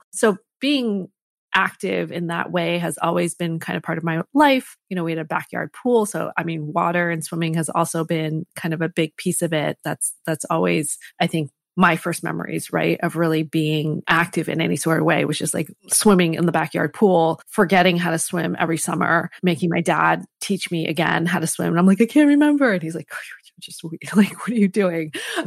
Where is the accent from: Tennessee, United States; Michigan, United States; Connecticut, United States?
Connecticut, United States; So I grew up in Connecticut and my parents were immigrants to this country.